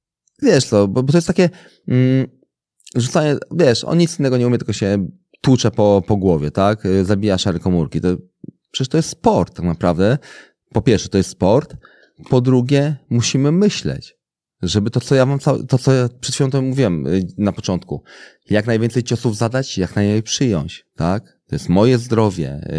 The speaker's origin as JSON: {"language": "Polish", "town": "Warsaw", "region": "Masovian Voivodeship", "country": "Poland", "said": "Jestem z Brudna, takie jest targówek Brudno."}